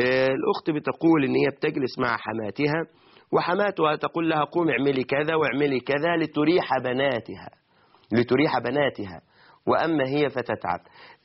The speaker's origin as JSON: {"language": "Arabic", "country": "Egypt", "said": "هو ده في أعرافنا كمصريين"}